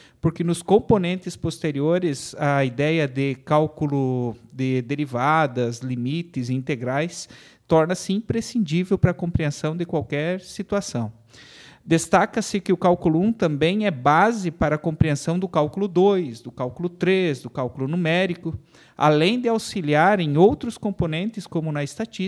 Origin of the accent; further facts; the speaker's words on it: Chapecó, Santa Catarina, Brazil; eu sou natural aqui de Chapecó.